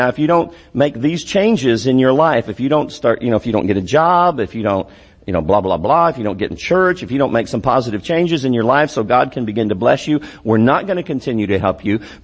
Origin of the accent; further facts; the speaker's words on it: United States; I'm glad I'm an American. And you should be too.